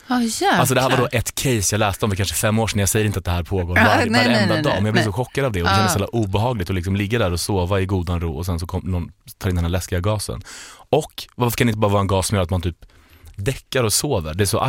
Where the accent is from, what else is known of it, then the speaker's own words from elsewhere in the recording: Norway; Ja, men jag är norsk.